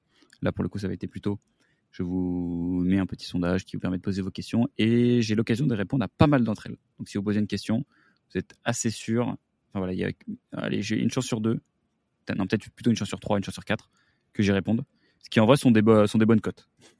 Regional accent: Paris, Île-de-France, France; born there; je suis Versaillais de nature, de souche, de tout. Enfin non, je ne suis pas Versaillais de touche, je suis né à Paris. Mais en tout cas, Versaillais de cœur

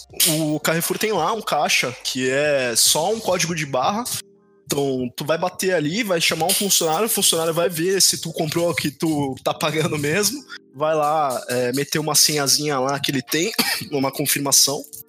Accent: São Paulo, Brazil; eu sou de São Paulo, eu acho que eu sou o único que é de São Paulo

